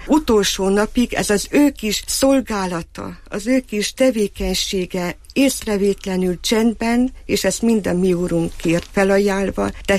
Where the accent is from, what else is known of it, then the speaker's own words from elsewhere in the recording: Bixad, Covasna, Romania; én meg Sepsibűszádról származom, ugye Háromszékről, Kovászna megyéből